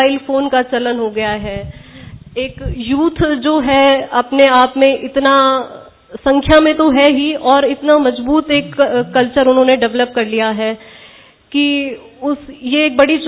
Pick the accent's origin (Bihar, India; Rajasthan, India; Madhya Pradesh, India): Rajasthan, India; Govindgarh; जैसे हमारे कस्बे में, गोविंदगढ़ जिला अलवर की रहने वाली हूँ